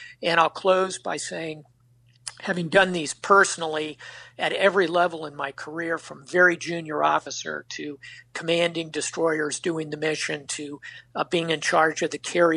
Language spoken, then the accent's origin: English; United States; I will tell you, as an American, when we see that Australian flag alongside ours